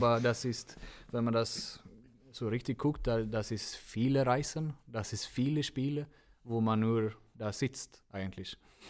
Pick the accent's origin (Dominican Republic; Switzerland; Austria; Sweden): Sweden; Önnered, Västra Götaland County; German is a second language; moved away as an adult; now in Germany; Und Önnered ist das ist mein Heimat. So dann habe ich nur ein halbes Jahr Vertrag mit dem gemacht, bevor ich nach Deutschland.